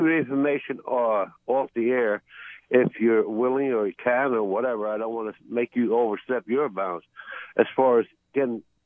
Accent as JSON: {"language": "English", "town": "Brooklyn", "region": "New York", "country": "United States", "tie": "born or raised there", "said": "Well, yeah, I grew up in Brooklyn."}